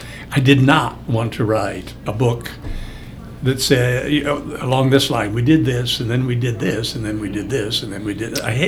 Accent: Omaha, Nebraska, United States; also born or lived in Columbus; Well, I was born in Columbus. Okay. And I left Columbus, a babe in arms, and basically grew up in Omaha

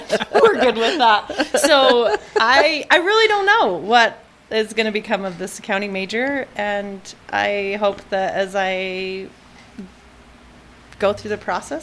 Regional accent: Afton, Wyoming, United States; Yeah, for the short minute that we were building, we lived in Afton. I grew up in Afton.

